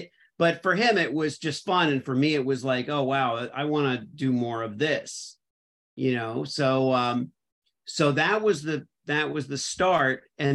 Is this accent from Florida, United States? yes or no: yes; Miami Beach, Florida, United States; Okay, well, growing up in Miami Beach was kind of idyllic. In the sense that I didn't know anything else.